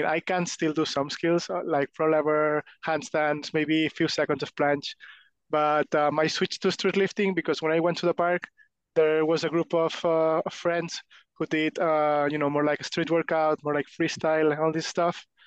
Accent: Spain; English is a second language; I'm from Spain. I'm 25 years old now.

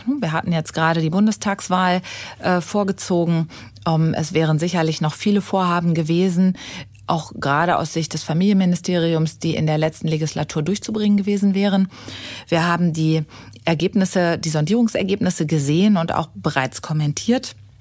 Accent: Essen, North Rhine-Westphalia, Germany; ich komme aus Essen

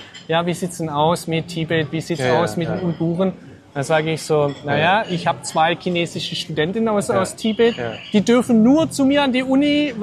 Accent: Baden-Württemberg, Germany; ich bin ja Schwabe, ich spare ja gern.

